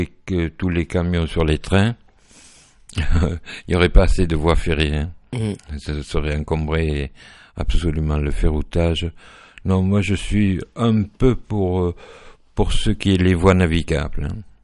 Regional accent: La Guépie, Occitanie, France; je suis né à La Guépie, je suis né parmi vous, j'ai vécu parmi vous pendant très très longtemps. Je vous connais parfaitement, je connais parfaitement ce département

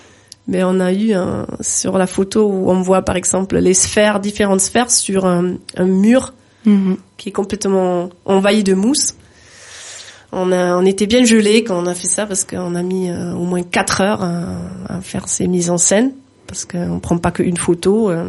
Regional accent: Schaffhausen, Switzerland; French is a second language; Moi, je suis suisse-allemande, je viens de Schaffhausen, au nord de Zurich, un endroit que personne connaît.

